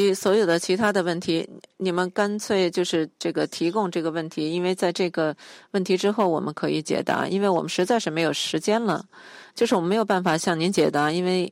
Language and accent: Chinese; Indonesia; 我是印尼的，